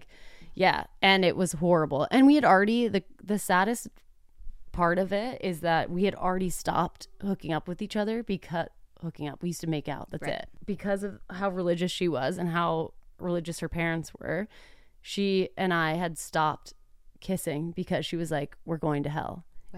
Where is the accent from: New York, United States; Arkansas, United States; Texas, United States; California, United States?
Texas, United States; Dallas; my parents are from Pennsylvania, but I grew up in Dallas.